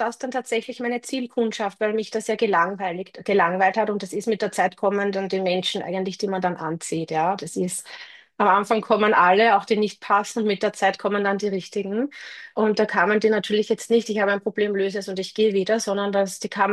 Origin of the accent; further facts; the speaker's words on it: Austria; Also waren sie quasi im Leo, sagt man bei uns in Österreich, ja, im sicheren Hafen